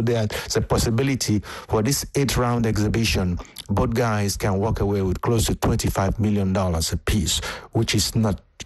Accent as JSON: {"language": "English", "country": "Nigeria", "said": "I'm a Nigerian. In Nigeria, we have something called shakara."}